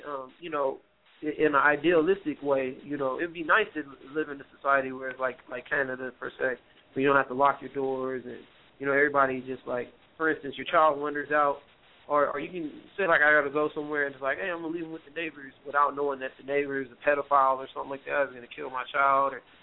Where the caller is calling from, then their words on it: California, United States; I'm calling from California.